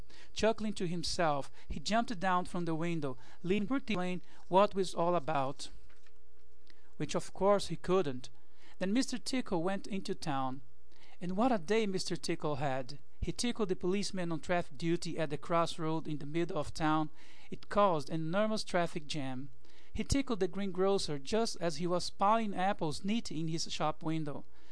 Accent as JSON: {"language": "English", "country": "Brazil", "said": "from Brazil"}